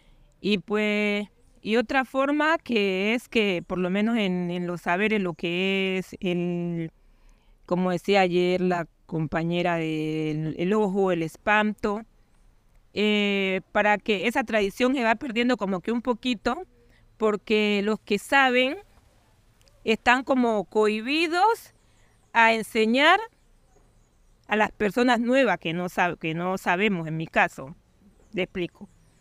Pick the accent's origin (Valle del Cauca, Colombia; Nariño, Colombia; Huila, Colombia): Nariño, Colombia; Olaya Herrera; born there; nací aquí en Olaya Herrera.